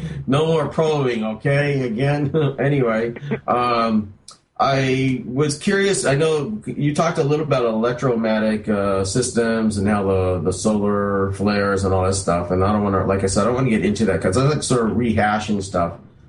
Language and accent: English; California, United States; I'm born and raised in California, so I sort of lived through a lot of earthquakes.